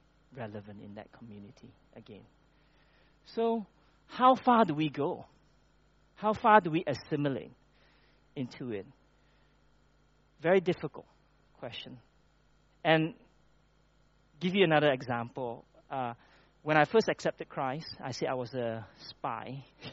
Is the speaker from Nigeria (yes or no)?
no; Malaysia; when I grew up in Malaysia, my family is not religious at all, but we do all I would call us a cultural Taoist, Buddhist, whatever.